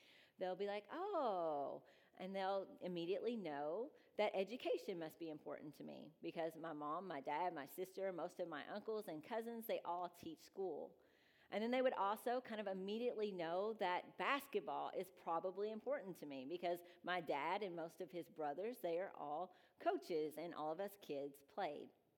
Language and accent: English; Powderly, United States; sometimes I'll run into someone from Powderly